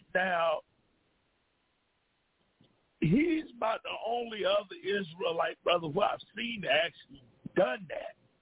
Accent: Virginia, United States; I'm from DMV. I'm from Virginia.

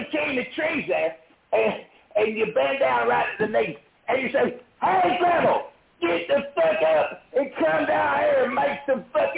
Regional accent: Alabama, United States; I'm from Alabama.

